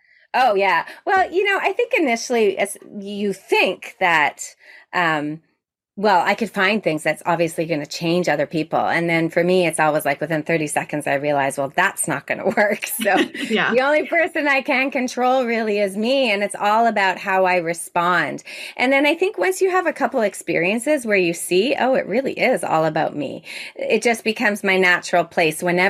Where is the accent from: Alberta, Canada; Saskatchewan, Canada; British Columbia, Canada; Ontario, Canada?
Ontario, Canada; Toronto; I'm from Toronto, Ontario, Canada.